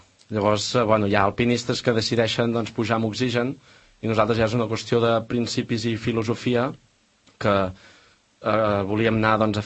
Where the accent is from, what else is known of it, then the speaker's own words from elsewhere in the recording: Avinyó, Catalonia, Spain; Hem tingut tot un poble darrere, nosaltres som d'Avinyó